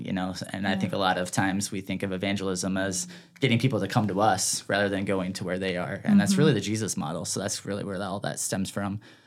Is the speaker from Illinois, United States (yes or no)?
yes; Peoria, Illinois, United States; also born or lived in Michigan; You know, it's amazing because when I first moved here, I grew up in Peoria, Illinois.